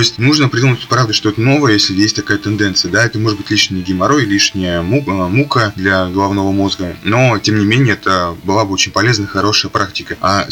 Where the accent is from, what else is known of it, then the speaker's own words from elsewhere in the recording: Ivanovo, Ivanovo Oblast, Russia; у меня вот в родном городе Иваново такая тенденция есть